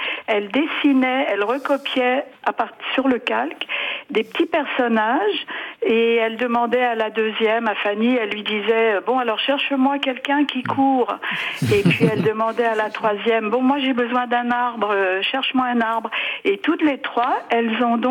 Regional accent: Paris, Île-de-France, France; moi, je suis parisienne.

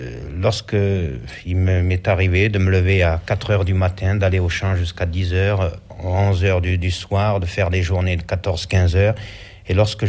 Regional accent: Nouvelle-Aquitaine, France; Je suis né en Creuse, mes parents sont restés longtemps en Creuse, nous avons fait la Creuse et la Haute-Vienne, et évidemment, mes parents tenait une ferme, on restait dans une ferme 4-5 ans et on allait dans une autre 4-5 ans après, mais toujours dans un rayon Haute-Vienne, Creuse. Alors je suis resté toujours au pays et j'aime bien mon pays.

